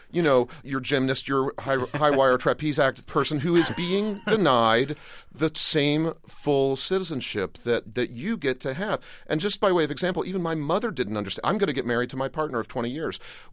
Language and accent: English; Midwest, United States; I was from the Midwest.